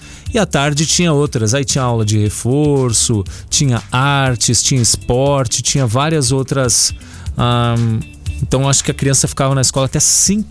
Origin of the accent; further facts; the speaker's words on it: São Paulo, Brazil; Sou de 78. Eu lembro que quando criança, na onde eu estudei, eu sou lá de São Paulo e eu estudei lá em Carapicuíba.